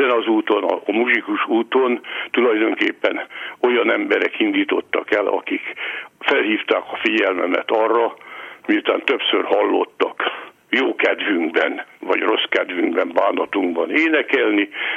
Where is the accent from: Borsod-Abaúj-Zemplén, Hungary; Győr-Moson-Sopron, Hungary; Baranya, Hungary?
Baranya, Hungary; az a helyiség, ahol én születtem, Baranyos helyében, az ma már város, akkor még község volt, úgy mondhatnám, hogy az ormánság fővárosa, de hát mégiscsak egy nagy község volt. Én ott születtem